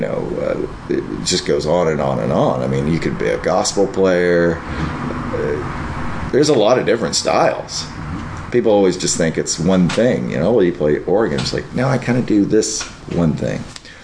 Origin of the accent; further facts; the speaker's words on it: Denton, Texas, United States; also born or lived in Dallas; I mean, I'm from Dallas, and so... Or I'm from Denton, actually. Then we moved to Dallas eventually.